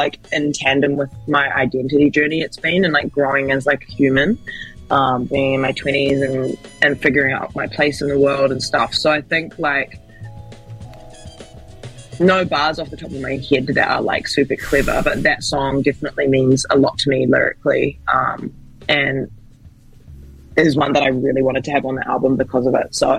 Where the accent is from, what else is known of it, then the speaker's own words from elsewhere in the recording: Tamaki, Auckland, New Zealand; Tamaki is definitely home. I am of Kenyan descent, but I was born and raised here. So, in the literal sense, yeah, definitely Tamaki, like my family's here.